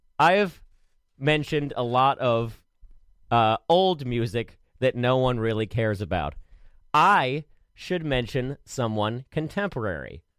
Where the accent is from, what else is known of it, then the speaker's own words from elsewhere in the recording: Maryland, United States; now in New York, United States; And listen, I'm from Maryland, and everyone's like, well, who are you going to root for?